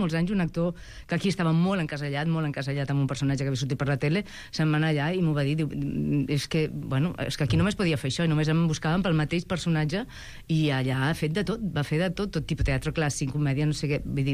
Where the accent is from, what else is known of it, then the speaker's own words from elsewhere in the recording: Catalonia, Spain; accent: Tortosí; Ai, m'agrada molt perquè per primer cop podré treballar amb el meu accent, perquè la Cristina Terzi, l'altra actriu, també és de per allà baix, i un dia en els assajos fent conya, el director va dir, per què no la feu, per què no utilitzem els vostres accents? I sí, la faré en tortosí.